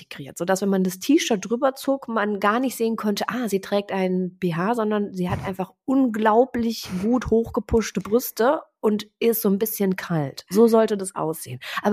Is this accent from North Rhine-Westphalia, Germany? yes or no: yes; Cologne, North Rhine-Westphalia, Germany; wir sind Kölnerin.